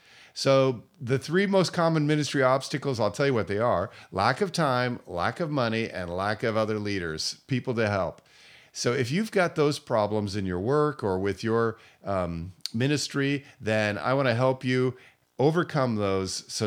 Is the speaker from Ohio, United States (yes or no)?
no; Seattle, Washington, United States; moved away as an adult; also born or lived in Japan / Indonesia; I lived in Asia for 20 years. I'm from Seattle area originally, but moved to Japan in 1991, worked as a missionary there for 10 years doing church planting, had a family there.